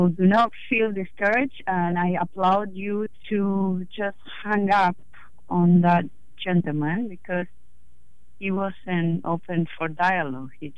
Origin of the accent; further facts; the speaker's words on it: Argentina; Also as a 50% Palestinian, I'm originally from Argentina